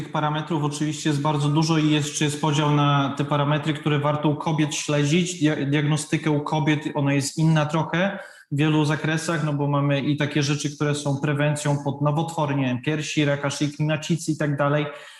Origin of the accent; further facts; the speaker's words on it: Rzeszów, Subcarpathian Voivodeship, Poland; also born or lived in Warsaw; rok temu to zrobiłem w Rzeszowie, skąd pochodzę, albo w Warszawie, tam gdzie mieszkałem